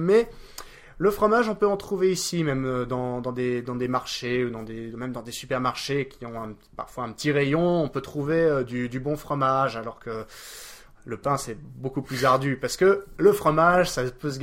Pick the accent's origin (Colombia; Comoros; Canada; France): France; moved away; il y a plein de petites choses qui manquent quand on est français.